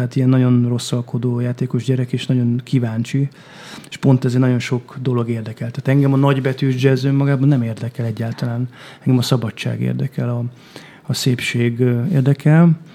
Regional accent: Hungary; akkor egyszer rájöttem, hogy de hát én magyar vagyok, és itt van a magyar népzene körülöttem.

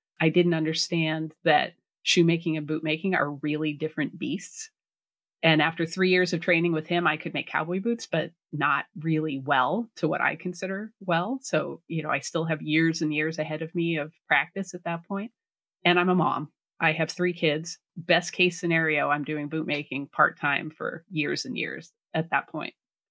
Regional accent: Boston, Massachusetts, United States; That's how far growing up in Boston area, and my dad's from France, so, and he's the only one who came here.

